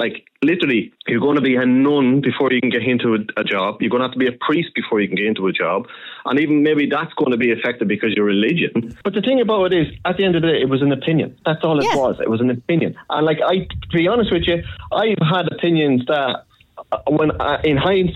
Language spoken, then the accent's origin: English; Ireland; The discrimination I got as an Irishman has been called a paddy and everything like that.